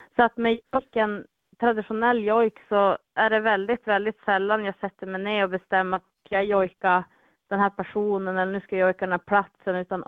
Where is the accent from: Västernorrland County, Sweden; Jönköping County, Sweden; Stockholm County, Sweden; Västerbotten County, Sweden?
Västerbotten County, Sweden; Vilhelmina; Och Vilhelminområdet där jag är ifrån, där kallas den ju då för kaxiken.